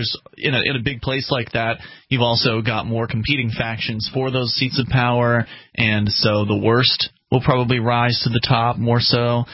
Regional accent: Sarasota, Florida, United States; now in New Hampshire, United States; I didn't come from a big city. I came from Sarasota, Florida, which the city itself is fairly small in population.

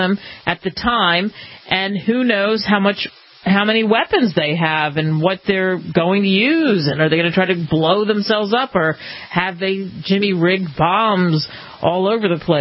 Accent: Philadelphia, Pennsylvania, United States; And listen, I'm from Philly, and I can tell you about Philly rivalries that are unbelievable.

